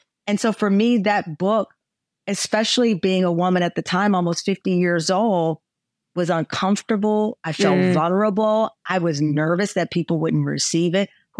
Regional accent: Texas, United States; I'm a Texan. So don't challenge me.

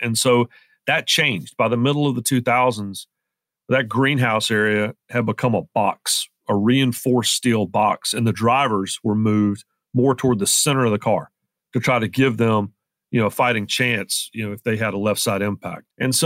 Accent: Rockingham, North Carolina, United States; the next race was scheduled at my hometown track in Rockingham, North Carolina

